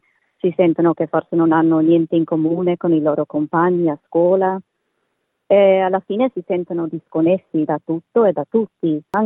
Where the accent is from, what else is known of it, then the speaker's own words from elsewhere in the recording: Australia; io sono nata qui ma i miei genitori sono nati in Italia. Anche per me, sono andata a scuola qui, ho fatto le amicizie, ma mi sentivo sempre italiana e non australiana. Qualche volta mi sentivo come se vivevo tra due mondi.